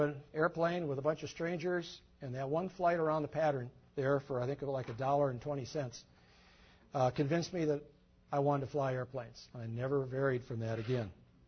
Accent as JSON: {"language": "English", "town": "Mankato", "region": "Minnesota", "country": "United States", "tie": "born or raised there", "said": "Actually, I was born and raised in Mankato, Minnesota, which is a town of about 35,000 people in the midst of the famous Valley of the Jolly Green Giant."}